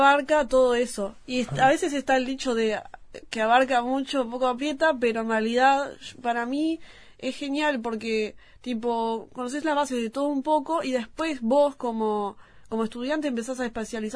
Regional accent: Atlántida, Canelones, Uruguay; porque yo soy de Atlántida, Canelones.

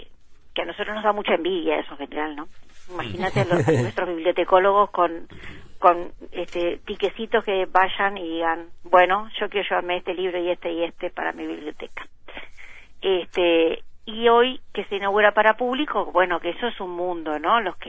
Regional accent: Uruguay; a mí me ponen muy orgullosa como uruguaya, ¿no?

